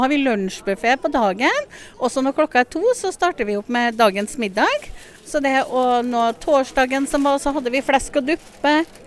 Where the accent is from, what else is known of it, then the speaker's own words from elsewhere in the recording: Støren, Trøndelag, Norway; Og det verste av alt at jeg kommer fra Støren.